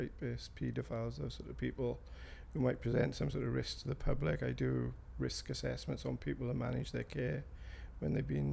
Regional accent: Ebbw Vale, Wales, United Kingdom; I grew up in Ebwy Vale and I still live in Ebwy Vale. Except for a few years when I was in university, I spent my whole life living there, just moved around the area a small way.

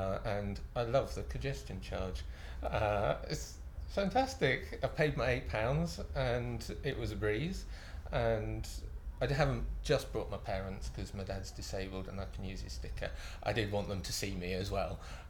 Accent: Sheffield, Yorkshire and the Humber, United Kingdom; I'm 44 and I'm from Sheffield.

